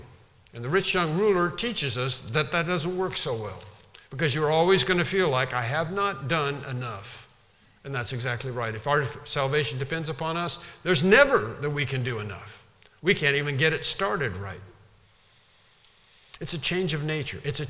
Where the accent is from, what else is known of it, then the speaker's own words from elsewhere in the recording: United States; I'm still an American. I'm still a male. I still speak English.